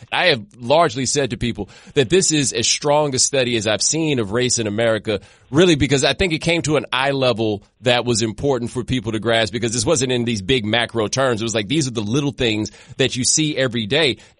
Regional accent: Houston, Texas, United States; I thought, and I grew up in Texas. I grew up in more of the eastern part of the state.

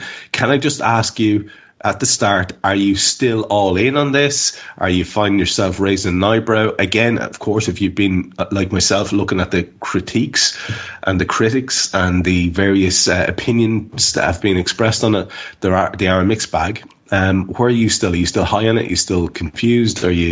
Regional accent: Ireland; Listen, we're Irish. We know all about that.

